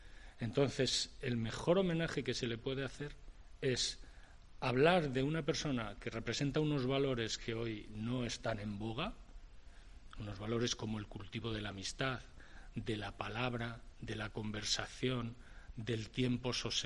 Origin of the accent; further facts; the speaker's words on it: Arenas de San Pedro, Castile and León, Spain; Pues yo le conocí en mi pueblo, Arenas de San Pedro